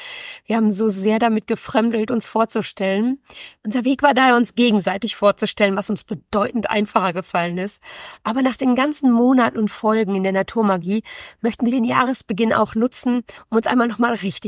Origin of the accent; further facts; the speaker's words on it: Herbern, North Rhine-Westphalia, Germany; Ich bin 47 Jahre alt. Ich stamme hier aus dem Münsterland, genauer gesagt hier aus Herbern. Zwischendurch habe ich schon woanders gearbeitet und gewohnt, aber dies hier ist definitiv meine Heimat.